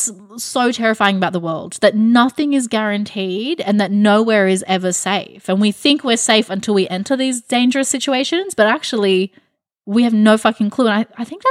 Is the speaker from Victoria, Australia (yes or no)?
no; Sydney, New South Wales, Australia; Like, just being stuck in Western Sydney for the first 18 years of my life.